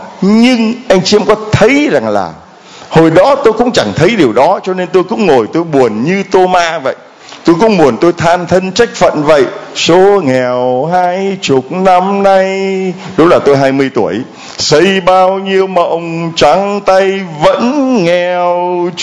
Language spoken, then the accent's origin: Vietnamese; Thái Bình, Vietnam; rồi cái người ta hỏi quê anh ở đâu, và quê tôi Thái Bình, chả ai nói năng gì cả.